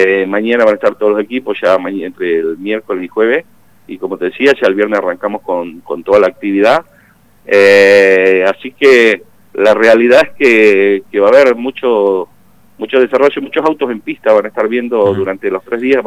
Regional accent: Zapala, Neuquén, Argentina; la mayoría de todas estas personas que te nombré, 25 somos de Zapala.

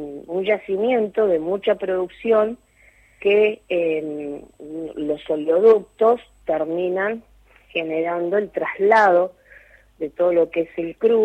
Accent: Catriel, Río Negro, Argentina; procedo de la localidad de Catriel. Catriel está emplazada en el punto noreste de lo que es el comienzo y el inicio de la Patagonia Argentina.

